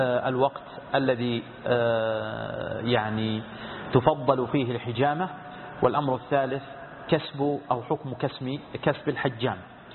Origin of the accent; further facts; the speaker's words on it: Saudi Arabia; اللجنة الدائمة عندنا في السعودية